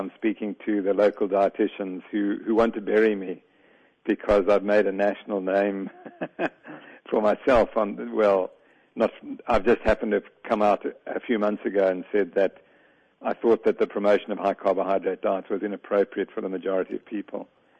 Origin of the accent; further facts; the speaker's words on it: South Africa; I'm actually from South Africa. I know why you think I'm from New Zealand, but I live in South Africa.